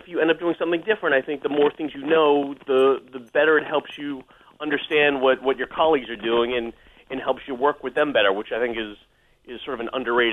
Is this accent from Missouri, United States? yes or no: no; Massachusetts, United States; I'm from Massachusetts. I went to Syracuse.